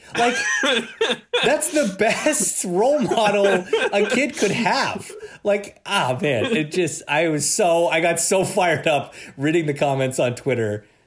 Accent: Canada; I'm Canadian.

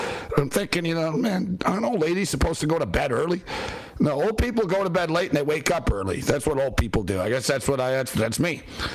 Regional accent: East Coast, United States; I've lived on the East Coast. I lived on the East Coast, like, for, you know, a long time. I'm originally from the East Coast.

